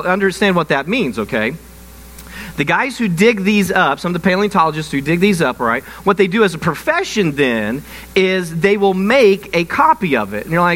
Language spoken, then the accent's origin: English; Illinois, United States; now in Oklahoma, United States; I'm from southeastern Illinois, but I live in Oklahoma. I just can't get Lawrence County out of my system, all right? This is my home